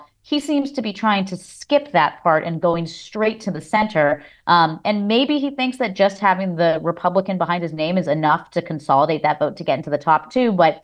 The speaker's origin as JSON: {"language": "English", "town": "Los Angeles", "region": "California", "country": "United States", "said": "I'm from Los Angeles, and I'm a diehard Dodger fan."}